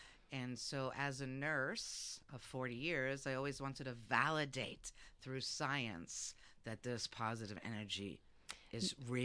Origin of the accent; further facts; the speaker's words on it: New York City, New York, United States; accent: New York City; also born or lived in Los Angeles; now in Reno, United States; I moved to Reno, and actually, my accent's from New York City, yeah. Brooklyn, the best pizza in the world. Then I went to Los Angeles, and that's how I migrated to Reno.